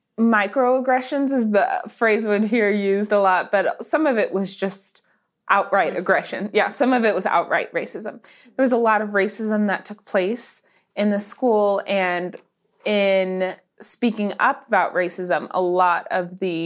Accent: Nashville, Tennessee, United States; I mentioned that I grew up in Nashville. So I went to the school just outside of Nashville, about 15 minutes outside of the city in the suburbs.

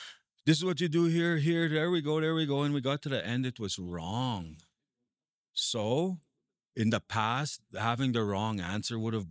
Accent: Beauval, Saskatchewan, Canada; moved away as an adult; Originally, I'm from a place called CP Sick. That's Beauval, Saskatchewan, northwest. Yeah.

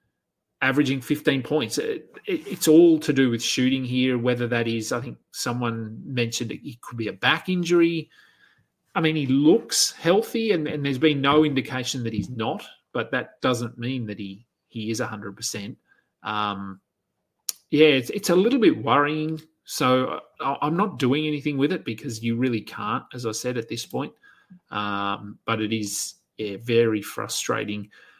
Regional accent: Australia; Jock Landale saw some extra run here, which is just good as an Aussie to see him out there.

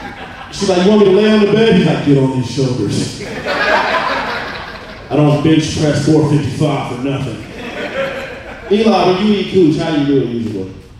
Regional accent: United States; I was like, come on, what's up? I'm from America. Treat me better.

